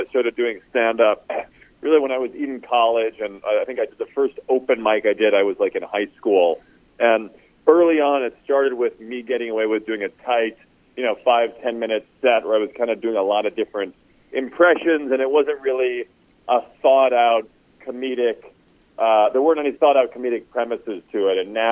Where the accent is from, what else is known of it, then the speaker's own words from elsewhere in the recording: Chicago, Illinois, United States; I'm from Chicago, born and raised, Chicago Cubs fan, sorry, St. Louis, but and I went to school in New York.